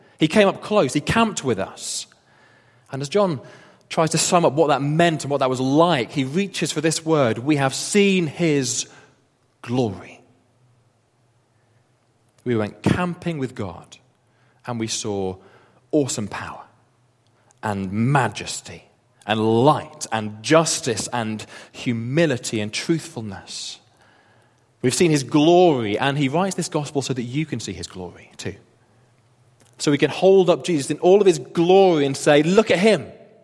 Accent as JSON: {"language": "English", "town": "Wolverhampton", "region": "West Midlands", "country": "United Kingdom", "said": "I come from Wolverhampton. It's a little bit like Wolverhampton. It's up north. People speak a bit funny. They act a bit funny. They're not really like us. I can say this, I'm from there."}